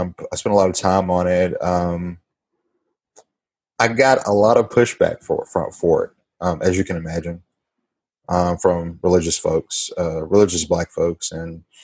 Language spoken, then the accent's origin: English; Little Rock, Arkansas, United States; Jackson specifically, and I'm from Little Rock, Arkansas.